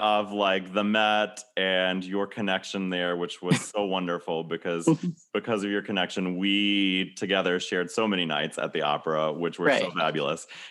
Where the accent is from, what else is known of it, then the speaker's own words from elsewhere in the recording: South Carolina, United States; So even though we're both from South Carolina, we didn't know each other until we ended up both at Manhattan School at the same time.